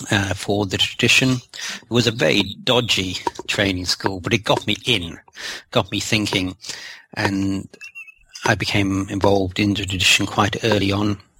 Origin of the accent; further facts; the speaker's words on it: Perth, Western Australia, Australia; I've done bits and pieces in my hometown in Perth, some public workshops. I've written for Australian magazines, Australian pagan magazines